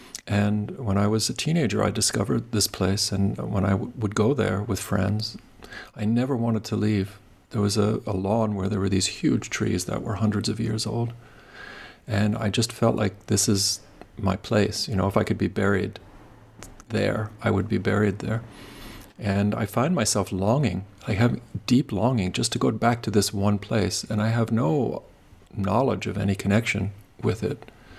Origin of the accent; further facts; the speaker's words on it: Long Island, New York, United States; You're bringing to mind that I grew up on Long Island